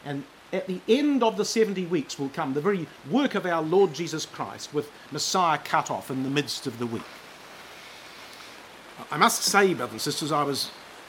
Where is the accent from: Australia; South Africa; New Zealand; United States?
New Zealand; and I'm from New Zealand